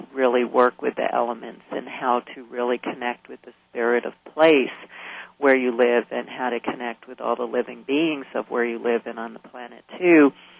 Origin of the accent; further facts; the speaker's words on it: New York, United States; moved away as an adult; And I grew up in New York, and it was actually what caused me to leave New York was when I was 18 years old